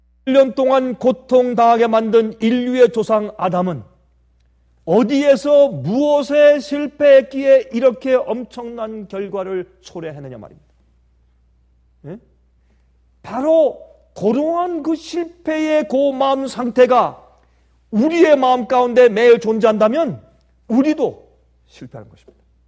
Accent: South Korea; 물론 다른 외국에 다 마찬가지겠으나 특별히 우리는 한국 사람 아닙니까?

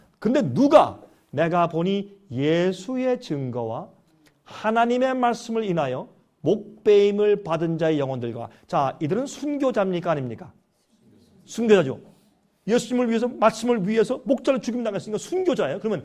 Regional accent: South Korea; 저도 한국 사람인데

